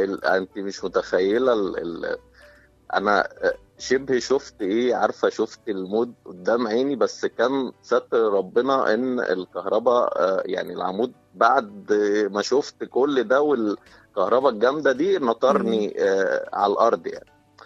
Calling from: New Cairo, Cairo Governorate, Egypt; أنا بكلمك من التجمع

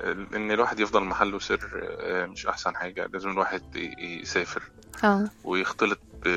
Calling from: Egypt

